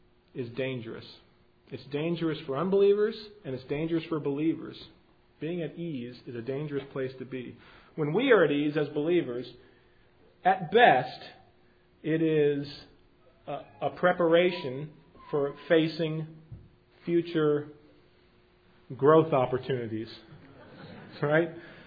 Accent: Columbus, Ohio, United States; I grew up in Columbus, Ohio. I have a natural attachment to Ohio State because it's in Columbus, Ohio.

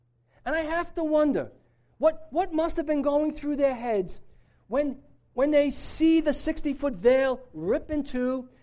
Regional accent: Brooklyn, New York, United States; If you were like me growing up in Brooklyn as a kid

